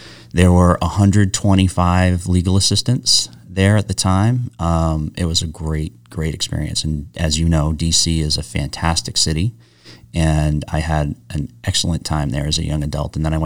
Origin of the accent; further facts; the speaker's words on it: Sabattus, Maine, United States; So I grew up in Sebattis, Maine, which is next to Lewiston. At the time when I lived there, there's about 3,500 people. We had a blinking light, no stoplight.